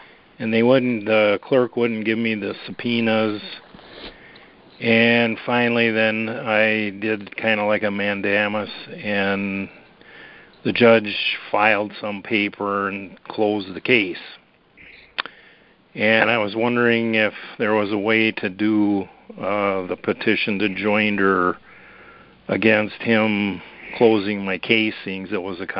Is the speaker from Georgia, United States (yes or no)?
no; Wisconsin, United States; from Wisconsin.